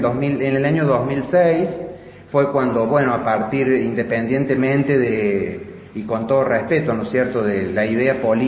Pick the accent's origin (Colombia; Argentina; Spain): Argentina; Río Cuarto, Córdoba; Yo vivo en Río Cuarto, soy de Río Cuarto, viajo a trabajar acá dos veces a la semana.